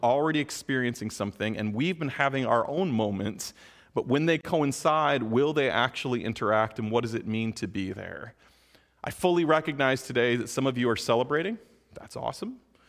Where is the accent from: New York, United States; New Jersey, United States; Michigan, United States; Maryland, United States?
Michigan, United States; I am from Michigan. I grew up in the Presbytery of Detroit. This is like coming home for me